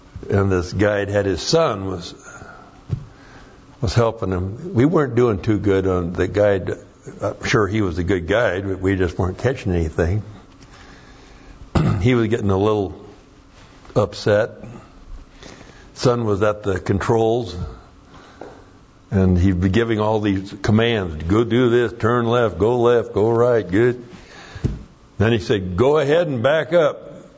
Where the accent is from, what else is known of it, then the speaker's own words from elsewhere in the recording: Pacific Northwest, United States; I'm from the Northwest. We went trout fishing all the time, but didn't even know what a striped bass was.